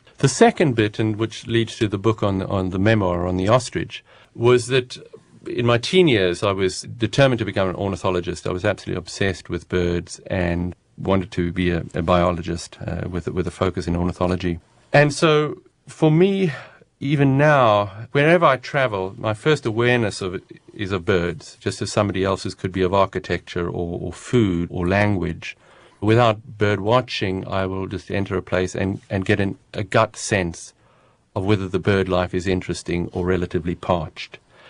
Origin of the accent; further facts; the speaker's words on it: South Africa; one of the peculiarities of growing up in South Africa, and there were many, was that television was banned until the late 70s